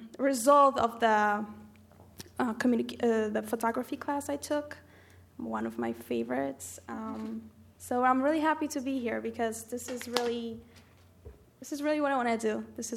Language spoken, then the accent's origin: English; Poland; English is a second language; moved away as an adult; I'm from Poland. And I already got my bachelor's degree when I was still in Poland in American studies.